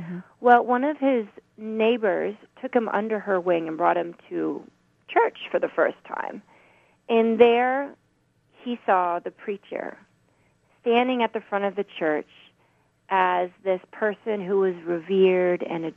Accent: Indiana, United States; I'm also from Indiana.

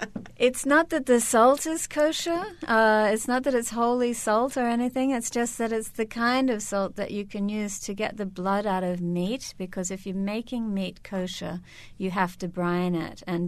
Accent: Australia; growing up in Australia

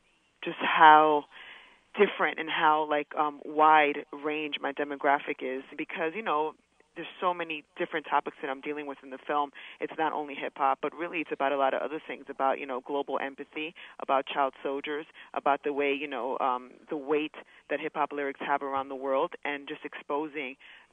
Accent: Dominican Republic; because I'm from the Dominican Republic, I want him to represent, you know, the Latinos that really embrace their, you know, Pan-Africanism and that side of their heritage.

